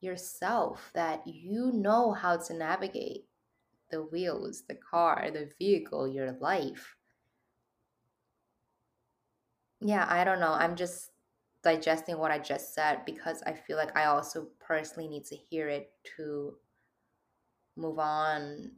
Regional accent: New York, United States; I'm a New Yorker.

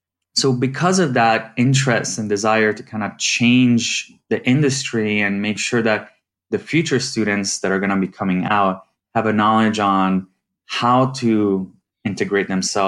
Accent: Italy; English is a second language; I am originally from Italy. So I went back to my home country.

